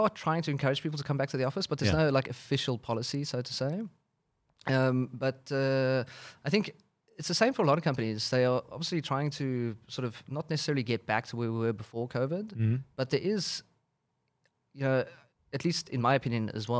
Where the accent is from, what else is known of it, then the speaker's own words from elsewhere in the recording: South Africa; As a South African, we call them braais.